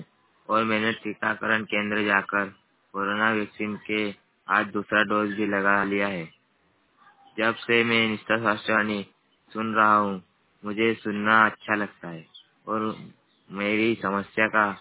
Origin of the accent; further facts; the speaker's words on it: Songir, Maharashtra, India; मैं ग्राम सोंगिर से हूँ।